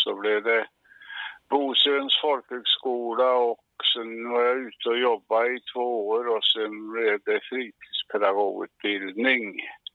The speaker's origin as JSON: {"language": "Swedish", "town": "Östmark", "region": "Värmland", "country": "Sweden", "tie": "born or raised there", "also_born_or_lived": "Ekshärad", "lives_now": "Torsby, Sweden", "said": "jag är född upp i Östmark och där gick jag i skola då, till och med sjuan. Och sen blev det Torsby realskola och kontorsskola."}